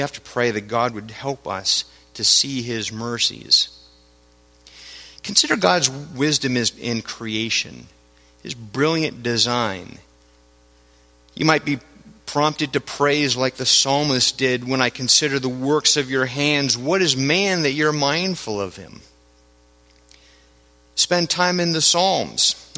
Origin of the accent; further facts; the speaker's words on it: Florida, United States; I grew up in South Florida. I go to the beach every now and then, as Floridians are known to do.